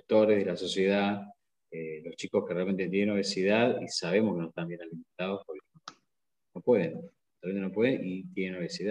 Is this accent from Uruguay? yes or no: no; Argentina; más siendo nosotros argentinos, ¿no?